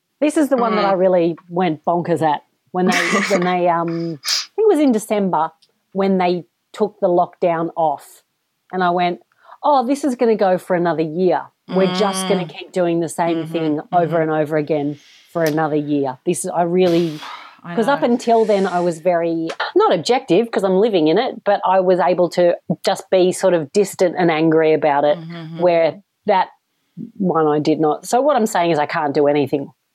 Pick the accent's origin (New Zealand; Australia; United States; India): Australia; I was like, yeah, I'll hold a snake. I'm from Australia. I can hold a snake.